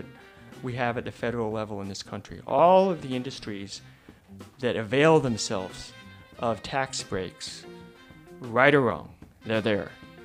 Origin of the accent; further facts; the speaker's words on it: Manhattan, New York, United States; also born or lived in Utah; having my sisters and I grew up in Manhattan, but we spent all of our summers and vacations in Utah